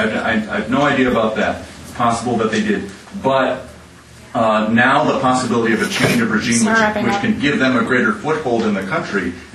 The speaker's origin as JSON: {"language": "English", "town": "San Diego", "region": "California", "country": "United States", "said": "from San Diego"}